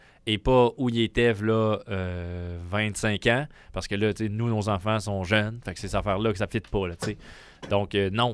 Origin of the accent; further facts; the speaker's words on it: Saint-Augustin, Quebec, Canada; où j'ai grandi à Saint-Augustin, un de mes grands ports d'attache de cette ville.